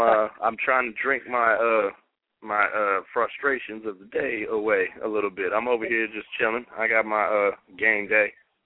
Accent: Virginia, United States; I come from the Virginia, D.C. area, so my people back home, they already got me.

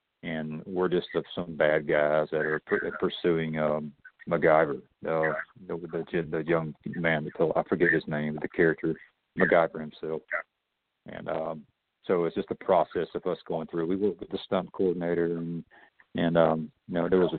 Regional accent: Atlanta, Georgia, United States; Yeah, and it so happens I'm from Atlanta. This is my hometown.

